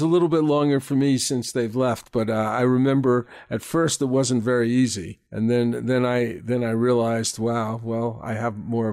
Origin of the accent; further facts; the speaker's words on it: North Merrick, New York, United States; Okay, I grew up in North Merrick.